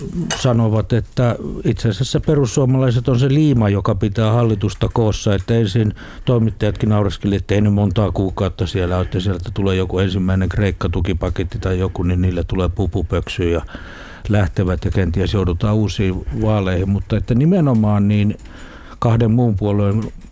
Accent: Lahti, Päijät-Häme, Finland; Kiva mennä sinne, kun se on myös kotikaupunkini, niin, jossa 89-vuotias äitini asuu.

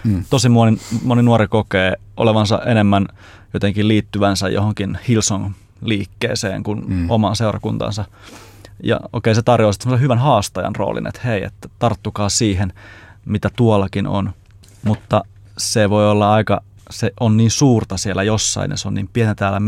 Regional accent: Järvenpää, Uusimaa, Finland; meillä Järvenpäässä, joka on ollut mun kotiseurakunta ihan lapsesta lähtien

